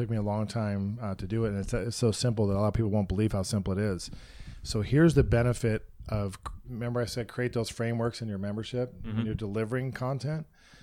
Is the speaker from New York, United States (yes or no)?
no; Cleveland, Ohio, United States; I'm from Cleveland.